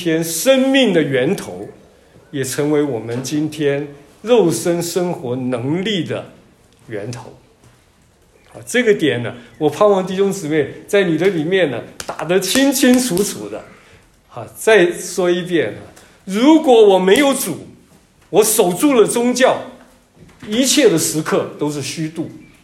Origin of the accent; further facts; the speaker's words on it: Taiwan; 我小的时候在台湾我们乡下的一个小镇那个小镇呢有人讲有一点像浙江奉化的溪口镇，我住的那个地方，那是一条溪，有个山谷很漂亮